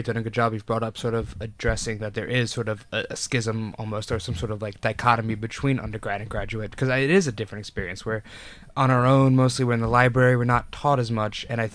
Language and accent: English; United States; Yeah, I mean, I come from the States, and it's sort of different because, I mean, our going out age is a little bit older.